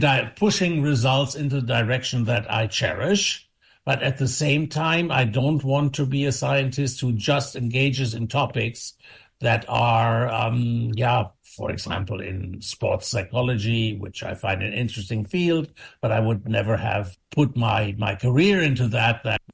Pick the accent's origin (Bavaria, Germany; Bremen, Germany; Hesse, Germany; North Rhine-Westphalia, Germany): Bremen, Germany; from Bremen.